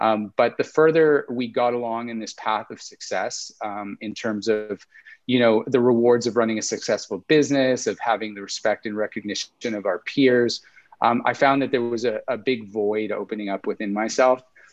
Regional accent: Alberta, Canada; I grew up in Alberta to boot, which has its own sort of characteristics.

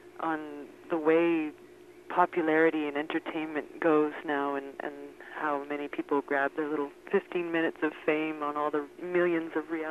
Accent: Dunham, Quebec, Canada; I grew up in Dunham.

